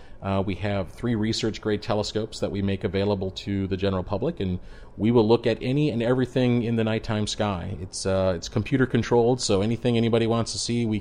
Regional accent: Arizona, United States; I spent some of my formative years growing up in Arizona, and I remember when I was 7 or 8, my dad would take my brothers and I out camping

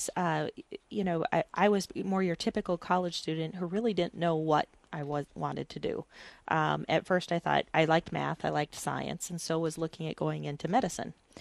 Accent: South Dakota, United States; I'm from South Dakota, so I grew up here and went to Lincoln High School.

